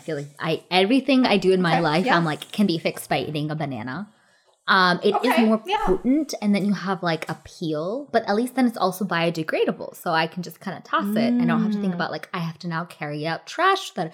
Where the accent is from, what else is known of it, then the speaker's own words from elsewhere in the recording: California, United States; I feel like growing up in California and then also just going and visiting tropical places a lot, I have dealt with ants a lot.